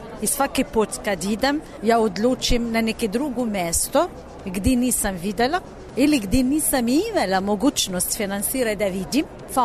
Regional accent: Morocco; Serbian is a second language; now in Serbia; Ja sam iz Maroka.

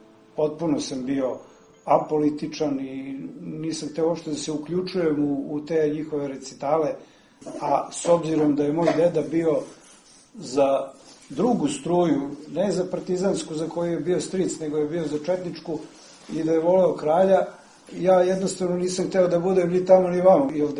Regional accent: Pančevo, Vojvodina, Serbia; also born or lived in Kruševo, North Macedonia; Dobar deo detinjstva sam proveo u Kruševu nekih 8 godina. Živeo sam sa bakom i dolazio ovde u Pančevo, pošto je moje rodno mesto Pančevo

